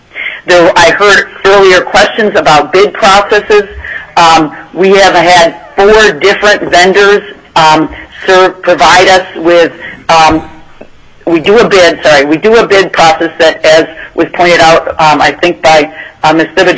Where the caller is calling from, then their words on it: Barrow, Alaska, United States; We are speaking from Barrow.